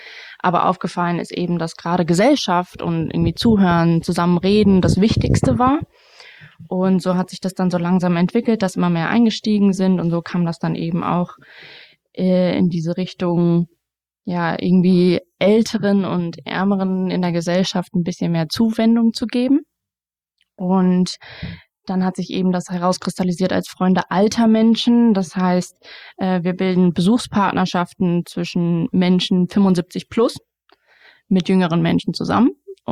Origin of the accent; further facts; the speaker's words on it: Frankfurt, Hesse, Germany; now in Darmstadt, Germany; ich bin 25 Jahre alt, ich bin in Frankfurt groß geworden, habe in Frankfurt studiert, Lehramt, mache jetzt mein Referendariat in Darmstadt. Da bin ich jetzt auch hingezogen, aber trotzdem natürlich noch der extreme Bezug zu Frankfurt.